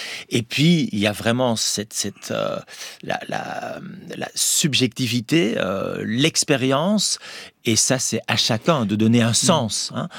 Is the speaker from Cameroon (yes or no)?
no; Flanders, Belgium; French is a second language; moi, je suis un flamand, grandi dans une famille catholique.